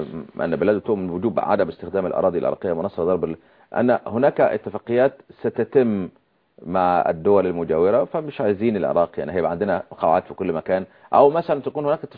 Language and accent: Arabic; Egypt; زي ما بيقولوا عندنا في مصر.